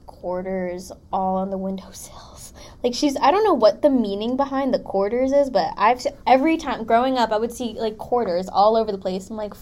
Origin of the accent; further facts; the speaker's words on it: Philippines; because I'm Filipino, and she's like the typical Filipino grandma